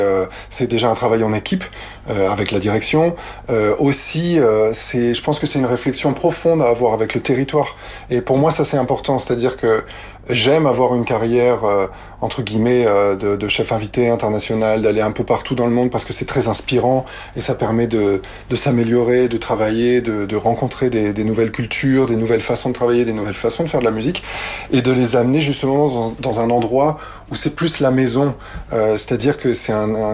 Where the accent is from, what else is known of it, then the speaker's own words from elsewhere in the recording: France; now in Switzerland; Et j'ai dû justement appréhender une autre culture puisque moi, je suis français.